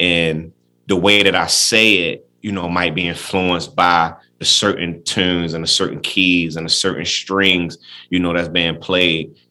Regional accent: Baltimore, Maryland, United States; places that, you know, for me growing up in Baltimore, I wouldn't even be able to point out on a map, you know, the United States.

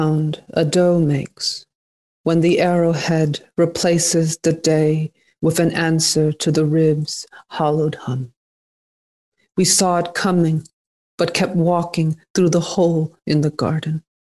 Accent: United States; despite being a Buddhist, I am an American.

